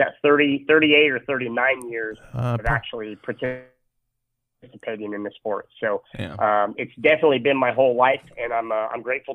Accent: Indianapolis, Indiana, United States; I grew up in Indiana, so I grew up going to sprint car races at the local dirt tracks. I grew up in Indianapolis Speedrome on Thursday Night Thunder, the USAC midgets.

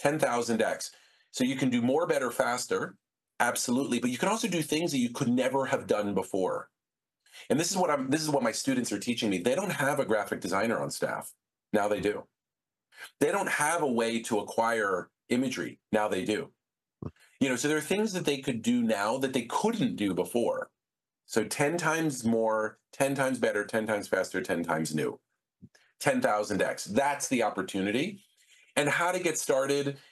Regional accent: Philadelphia, Pennsylvania, United States; But a lover of baseball, when I grew up in Philadelphia.

